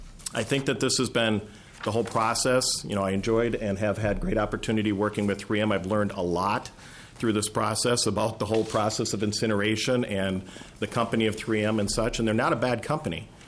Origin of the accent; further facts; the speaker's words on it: Cottage Grove, United States; I've actually born and raised in Cottage Grove. My family lives there. My wife's parents still live there.